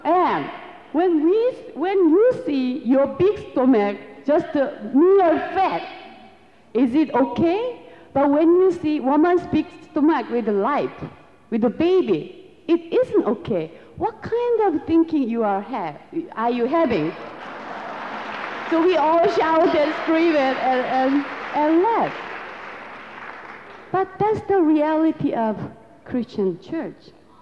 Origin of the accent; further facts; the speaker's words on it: South Korea; first language Korean; English is a second language; It's almost like I'm using English right now in order to express, in order to communicate with you. But my mother tongue is Korean.